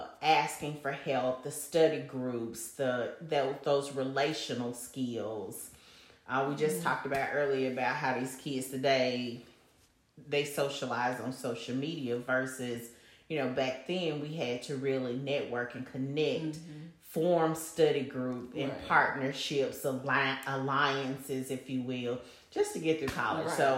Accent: Jackson, Mississippi, United States; I grew up at Jackson State.

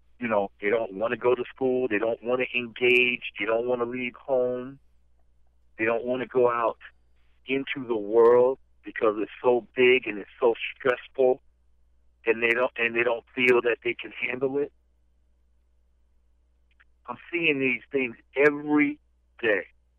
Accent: the South, United States; I grew up in the South. I didn't grow up. We didn't go to the doctor. Grandma fixed it.

